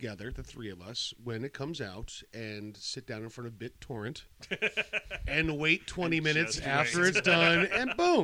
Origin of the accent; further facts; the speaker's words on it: Lancaster, Pennsylvania, United States; This movie theater in my hometown in Lancaster, PA, when Ninja Turtles 2 came out